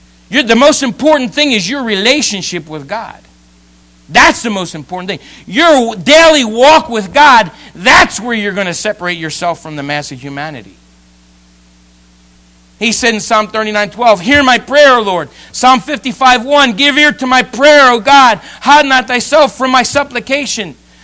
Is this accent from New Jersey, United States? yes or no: yes; New Jersey, United States; I was raised in New Jersey